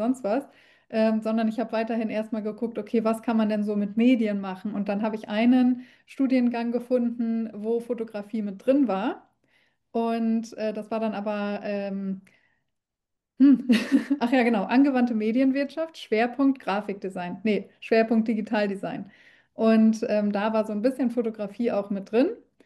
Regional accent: Paderborn, North Rhine-Westphalia, Germany; ich bin ja in Paderborn groß geworden, eine etwas kleinere Stadt, also jetzt im Vergleich zu Berlin und so weiter.

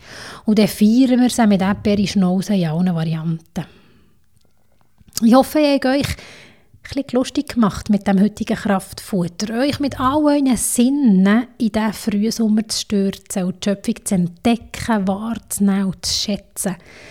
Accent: Bern, Switzerland; Als Berner übersetze ich den Alben gerne ein bisschen sehr frei.

